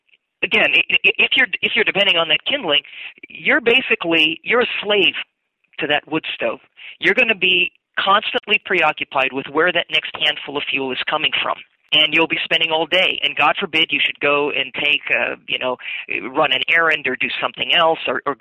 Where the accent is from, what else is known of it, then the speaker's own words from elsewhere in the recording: Minnesota, United States; of course, I'm from Minnesota, where it gets a little bit cold this time of year. Originally, I'm from Minnesota anyway. I don't live there now.